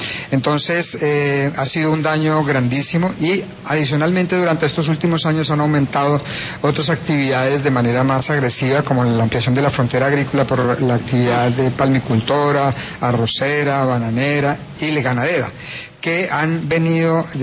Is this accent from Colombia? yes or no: yes; Tolima, Colombia; born there; No, yo nací en el Tolima, pero ya estoy aquí en la costa hace más de 12 años.